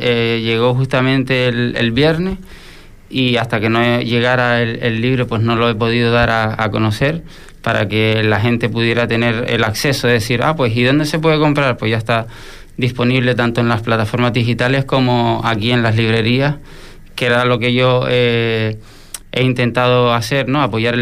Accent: Canary Islands, Spain; born there; now in Fuerteventura, Spain; yo nací en Gran Canaria, pero bueno, ya desde que llegué aquí a la isla

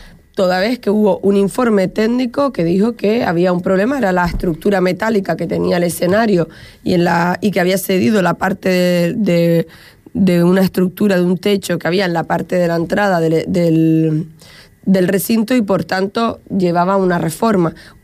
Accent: Tuineje, Canary Islands, Spain; yo soy alcaldesa de Tuineje, pero sobre todo soy vecina de Tuineje, me he criado allí, he vivido allí toda mi vida.

